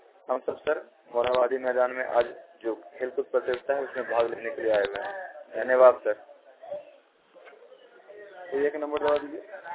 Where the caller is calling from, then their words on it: Koderma, Jharkhand, India; कुडरमा से बोल रहा हूँ।